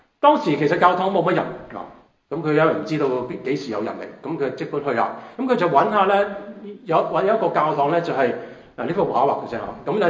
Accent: China; 我哋中國人有一句説話咁講嚇，家徒四壁啊

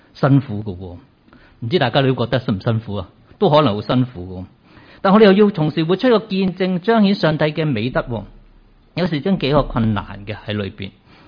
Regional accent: Hong Kong; 我们在香港出生长大，觉得很属于自己的地方

